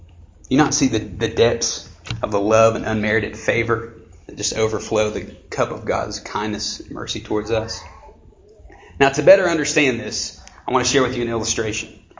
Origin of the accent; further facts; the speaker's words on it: United States; And like I said, I was born in Elizabethan, and I was raised there.